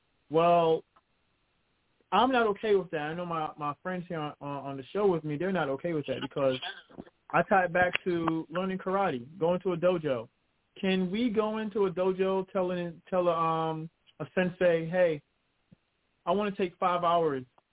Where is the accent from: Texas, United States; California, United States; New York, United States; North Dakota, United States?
New York, United States; now in Virginia, United States; know here in Virginia, some people call it the Wild Wild West, especially the folks up north from my hometown, New York.